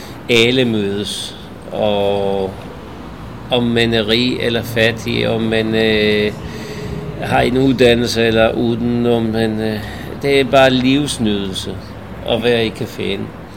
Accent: Israel; now in Denmark; Jeg kommer fra Israel. Har været her i 23 år.

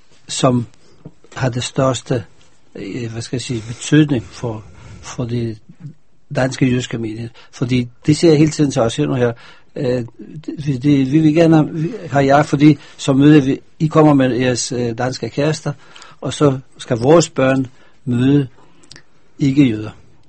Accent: Israel; vi, som vi kommer fra Israel, vi prøver på at åbne det

